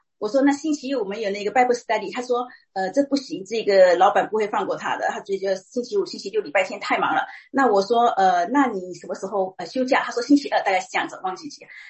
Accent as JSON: {"language": "Chinese", "country": "Singapore", "moved": "yes", "lives_now": "United States", "said": "我在我来美国念书的，然后后来就居住在这里"}